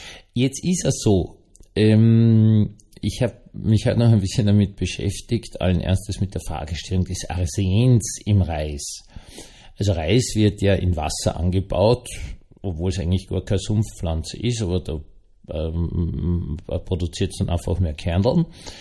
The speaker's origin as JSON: {"language": "German", "region": "Vienna", "country": "Austria", "said": "Also, ich bin ja Wiener und von der Mutter her evangelisch"}